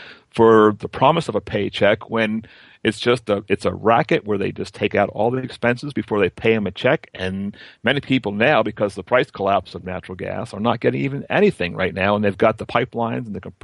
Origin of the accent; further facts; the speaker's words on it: Pennsylvania, United States; I'm from Pennsylvania